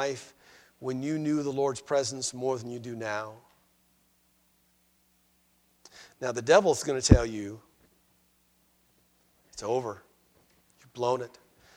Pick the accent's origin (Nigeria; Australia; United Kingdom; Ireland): Ireland; but I'm Irish. I've got red hair.